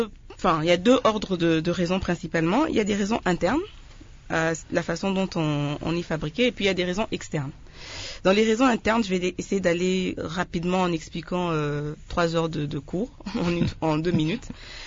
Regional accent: Kinshasa, DR Congo; Mais aujourd'hui, chez nous, à Kinshasa, même quand on dit qu'on mange bio, en général, on est bourré d'engrais.

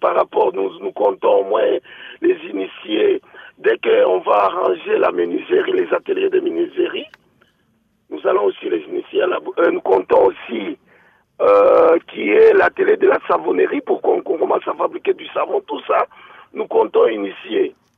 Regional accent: France; même en Europe, moi je viens de la France, même en Europe

